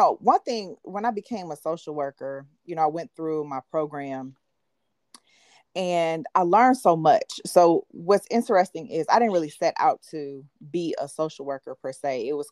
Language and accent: English; Michigan, United States; I come from Michigan, and Michigan has been in a lawsuit